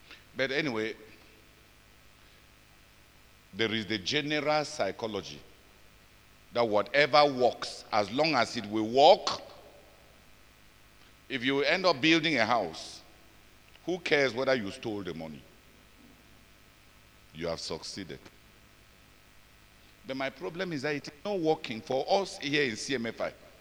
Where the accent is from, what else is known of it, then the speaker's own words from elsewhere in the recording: Cameroon; We came from Cameroon. We don't know what works.